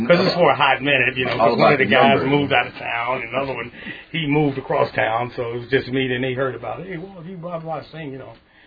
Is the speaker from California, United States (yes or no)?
no; Green Bay, Wisconsin, United States; I was raised in Green Bay on the north side, and when I was growing up, you know, everybody in the projects had a group singing in the hallway.